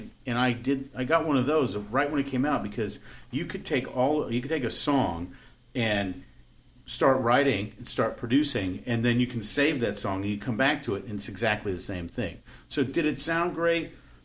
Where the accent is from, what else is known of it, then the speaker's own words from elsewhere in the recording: Palos Verdes, California, United States; also born or lived in Redondo Beach; now in Manhattan, United States; was born and raised in Palos Verdes, born in Redondo Beach.